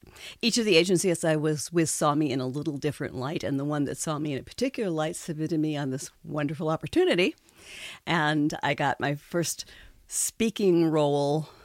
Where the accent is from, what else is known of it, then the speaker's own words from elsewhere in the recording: Chicago, Illinois, United States; Well, I was born and raised in Chicago.